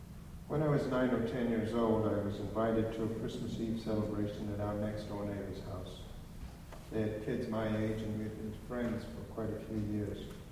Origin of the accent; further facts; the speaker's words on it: South Africa; I grew up in South Africa, in the Southern Hemisphere, half a world away.